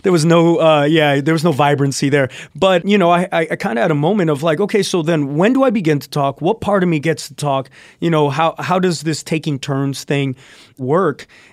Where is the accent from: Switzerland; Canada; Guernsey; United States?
United States; Texas; and I grew up in South Texas, Santos, so 2 hours from the border.